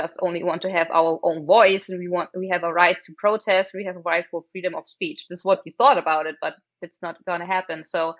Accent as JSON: {"language": "English", "town": "Augsburg", "region": "Bavaria", "country": "Germany", "tie": "born or raised there", "said": "we had the chance to grow up in Bavaria, in a town near Munich, in Augsburg. And yeah, that was a very, very wonderful time for me to growing up in Bavaria. And in this time, I learned loving my country, loving being German."}